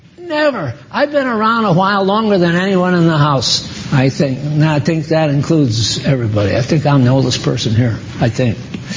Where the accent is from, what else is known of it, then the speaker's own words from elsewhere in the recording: Maine, United States; born there; I was born in Maine